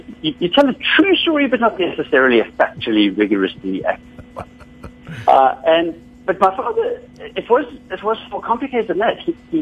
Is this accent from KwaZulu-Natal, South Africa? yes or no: yes; Durban, KwaZulu-Natal, South Africa; born there; I was born on the Bluff, which is sort of like Durban, but a lot further away.